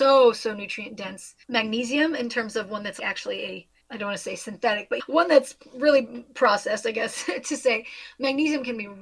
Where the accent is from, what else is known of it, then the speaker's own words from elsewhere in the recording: Kansas City, Missouri, United States; But yes, I'm from Kansas City originally, so my allegiance is not … related, although no shade to her.